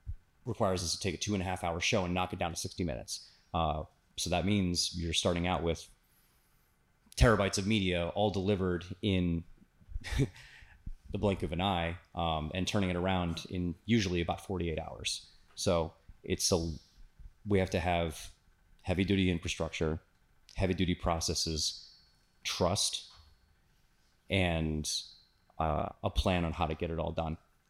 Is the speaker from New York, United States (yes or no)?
yes; Buffalo, New York, United States; Fun fact about me, I am from Buffalo and therefore have a giant chip on my shoulder.